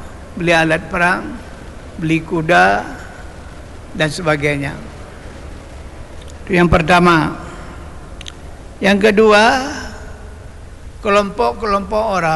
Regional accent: Aceh, Indonesia; Sama juga dengan kakek-kakek kita orang Aceh

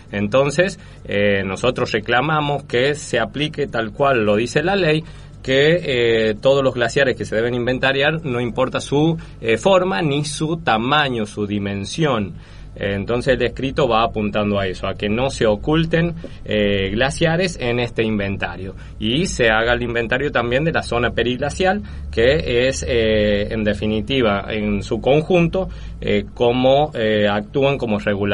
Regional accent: San Juan, Argentina; nosotros somos del norte de San Juan, hicimos 320 kilómetros para llegar a la ciudad de Mendoza

